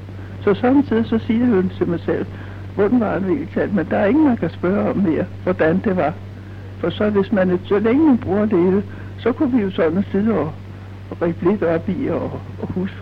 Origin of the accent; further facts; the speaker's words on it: Havsholm, Zealand, Denmark; Så sagde jeg, nej, det er jeg ikke nede fra Havsholm. Fra Havsholm, så der er jeg gået i skole.